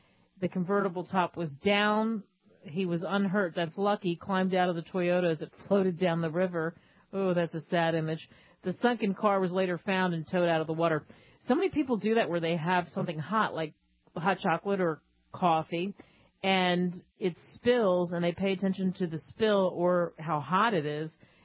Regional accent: United States; It's sort of odd and sort of exhilarating and sort of a weird feeling to be there, especially as an American

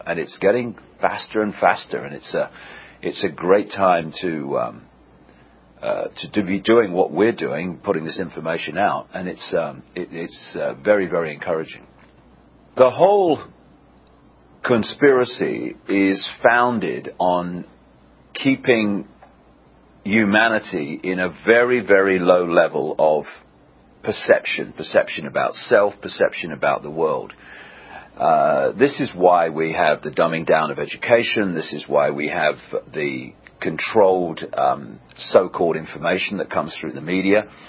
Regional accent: England, United Kingdom; from England.

